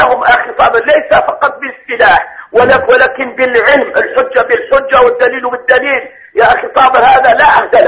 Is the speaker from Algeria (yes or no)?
yes; Algeria; نحن عندنا في الجزائر